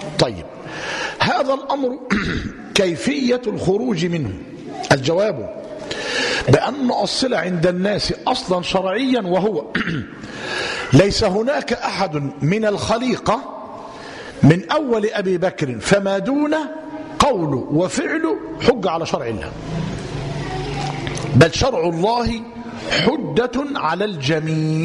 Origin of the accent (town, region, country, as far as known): Egypt